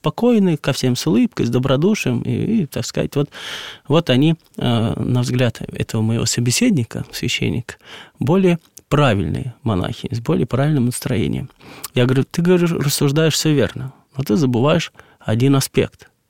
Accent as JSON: {"language": "Russian", "region": "Moscow", "country": "Russia", "said": "потому что я москвич"}